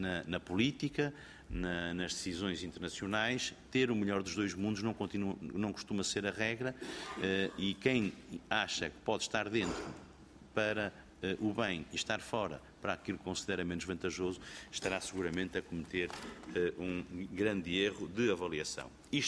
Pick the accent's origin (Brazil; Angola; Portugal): Portugal; como português